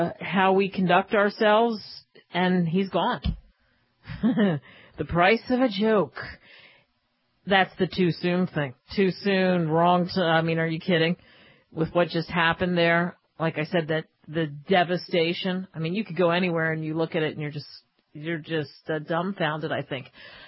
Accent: New Jersey, United States; Like, I grew up in Jersey. It'd be like me going back to Jersey, and that's how I talk.

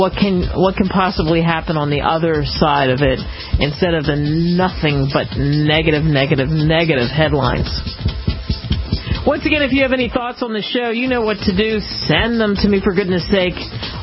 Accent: New Jersey, United States; And I grew up in New Jersey, not a pro-Second Amendment place.

